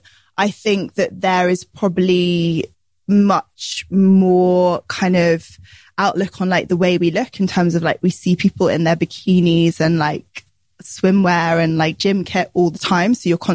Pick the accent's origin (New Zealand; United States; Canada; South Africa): New Zealand; what I've learned from my Kiwi upbringing would be to be more laid back. I'm less British in that kind of stiff upper lip and a bit more talkative about my emotions.